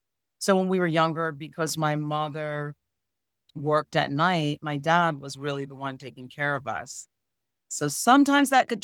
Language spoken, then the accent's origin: English; Connecticut, United States; So, you know, we're from Connecticut.